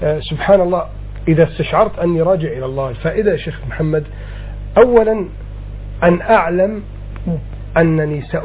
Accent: Alexandria, Alexandria Governorate, Egypt; ولكن الوضع عندنا في إسكندرية كان ألين شوية من عندكم هنا في القاهرة

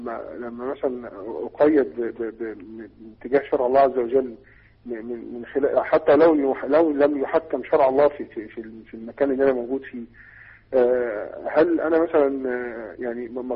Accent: Egypt; احنا شايفين ان في حرب من في النسبة عندنا في مصر من الليبراليين والعلمانيين واليسارين وما شابه ذلك

